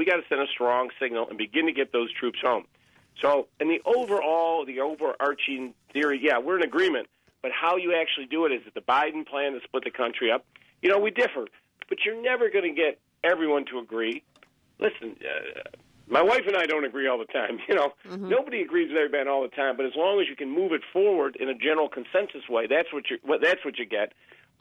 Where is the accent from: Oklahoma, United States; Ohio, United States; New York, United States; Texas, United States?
New York, United States; Syracuse; I'm a kid from Syracuse. Started my first business when I was 14 years old